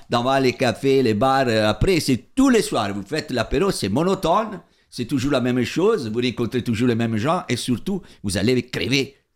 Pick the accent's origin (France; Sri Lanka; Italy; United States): Italy; Tu es un migrant, moi je viens de l'Italie